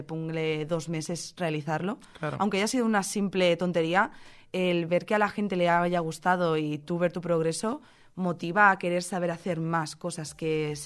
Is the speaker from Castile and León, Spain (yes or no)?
no; Valencia, Valencian Community, Spain; now in Gandia, Spain; yo soy de Valencia capital y pues bueno, toda la vida me he criado allí. Y a día de hoy realmente estoy más tiempo aquí en Gandía